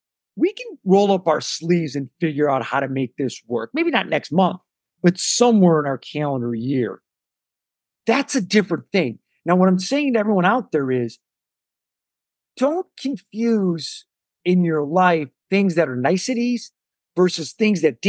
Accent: Chicago, Illinois, United States; I'm from Chicago, so he's number two after Michael Jordan. In our city, that's just the way we roll

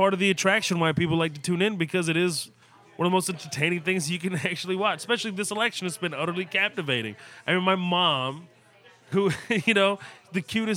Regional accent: Houston, Texas, United States; My hometown, Houston.

